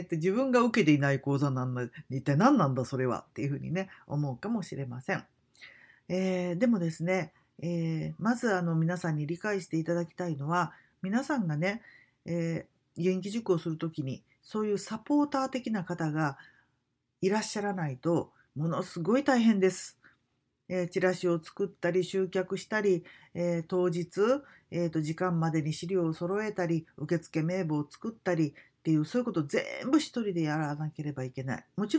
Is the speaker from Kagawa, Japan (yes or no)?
yes; Kagawa, Japan; 地元香川ではそんな風にずっとやってきました。